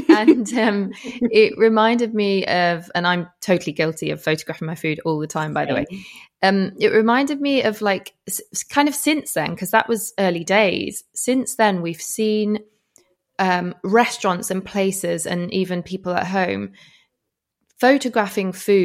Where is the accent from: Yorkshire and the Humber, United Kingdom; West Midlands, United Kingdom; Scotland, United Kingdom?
Yorkshire and the Humber, United Kingdom; We're both from West Yorkshire, yes. Although you still live there and I sadly don't.